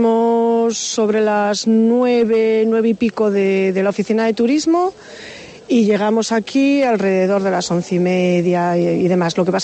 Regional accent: Ribadeo, Galicia, Spain; Yo soy de Ribadeo, sí.

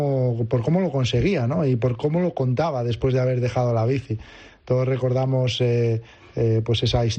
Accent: Asturias, Spain; hasta mi Asturias natal, hasta mi tierra

